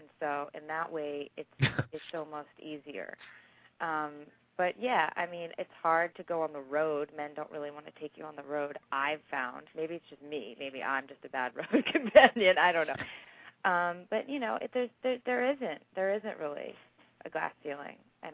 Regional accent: Philadelphia, Pennsylvania, United States; I actually got married in a park near where I grew up in Philadelphia

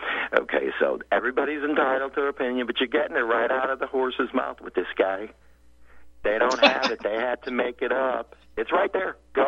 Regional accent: Florida, United States; I'm from Florida. I'm from Lee County, Florida.

